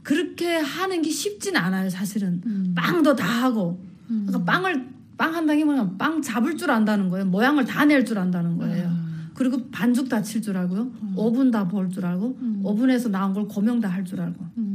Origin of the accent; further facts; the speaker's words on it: South Korea; now in United States; 나 한국에서 왔는데 이렇게 해서 이제 이렇게 하는 사람이다.